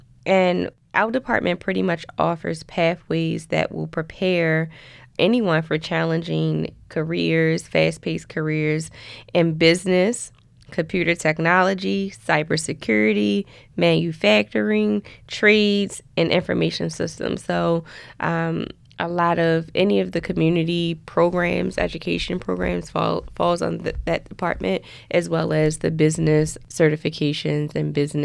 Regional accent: Baltimore, Maryland, United States; I grew up in Baltimore City, so it gave me an opportunity to see the world in a different lens and provide opportunities to my community where I grew up at.

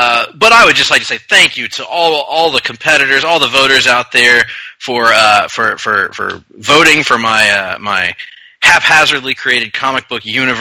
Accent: Oklahoma, United States; When I was growing up in Oklahoma, we did not have comic books. We had farm work.

